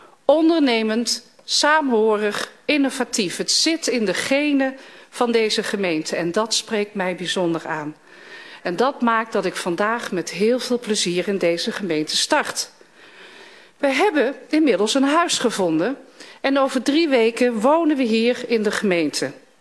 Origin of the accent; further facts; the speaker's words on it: Tilburg, North Brabant, Netherlands; dat ik de derde Brabander ben. Na de heer Weet, wij zijn allebei uit Tilburg.